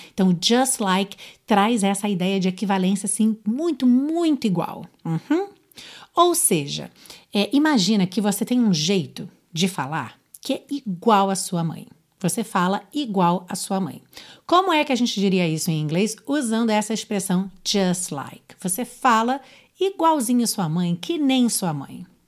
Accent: Rio de Janeiro, Brazil; Sou carioca

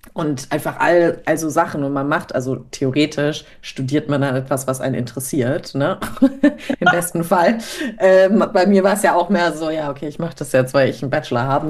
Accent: Hesse, Germany; now in Munich, Germany; die sind noch so aus dem Taunus, also da Frankfurt, die Ecke, wo ich herkomme

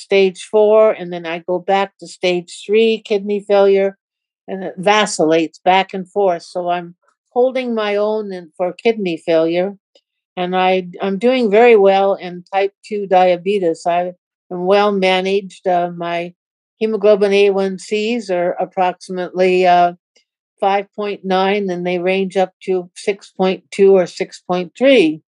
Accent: Redmond, Washington, United States; I'm from Redmond, Washington, in the United States.

